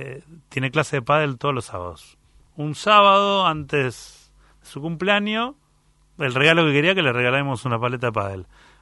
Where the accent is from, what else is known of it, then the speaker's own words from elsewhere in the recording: Buenos Aires, Argentina; yo como porteño pensaba que...